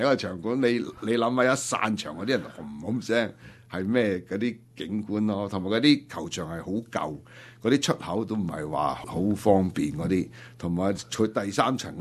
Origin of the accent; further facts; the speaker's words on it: China; 我哋中國人去咧就好醒嘅